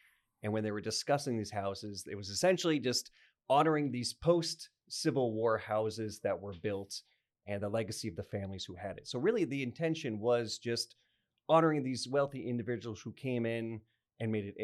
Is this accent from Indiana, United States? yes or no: no; California, United States; I'm a Californian, so I can appreciate the reference.